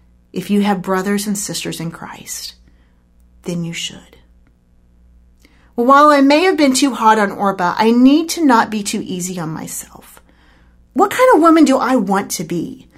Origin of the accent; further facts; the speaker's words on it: Joplin, Missouri, United States; I shared how the people of my hometown learned that sometimes things that seem of great strength and importance are destroyed, and things that appear very fragile are brought through safely. My mother gave me a very special gift. This crystal bowl was from a house that was destroyed in the Joplin tornado.